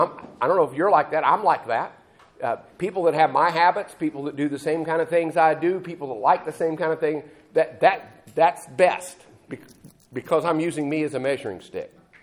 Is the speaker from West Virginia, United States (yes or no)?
yes; West Virginia, United States; I found that interesting when I grew up in West Virginia.